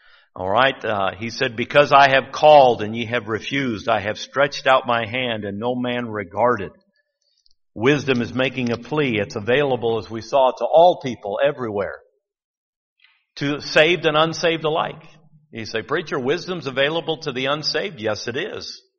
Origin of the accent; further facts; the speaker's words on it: Livonia, Michigan, United States; I think of when I was growing up in Livonia